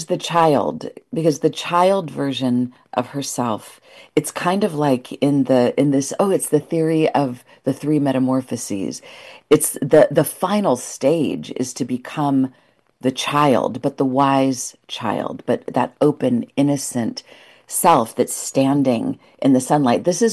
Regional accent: United States; am American, but my

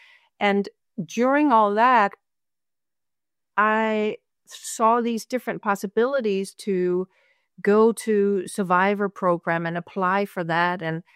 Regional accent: Copenhagen, Capital Region of Denmark, Denmark; English is a second language; Yeah, I am living in Denmark. I am born and live in Denmark, and I grew up in Copenhagen.

